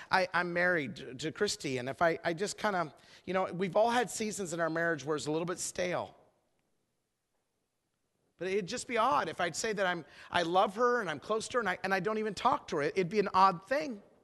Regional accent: Idaho, United States; I grew up in Idaho. We don't have football teams out there.

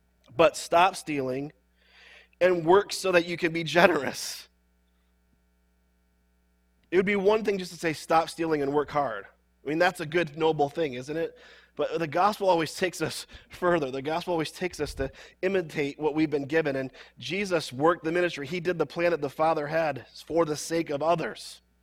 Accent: Jackson, Michigan, United States; I grew up in Jackson, Michigan, went to an Awana clubs in Jackson, Michigan, grew up in church there.

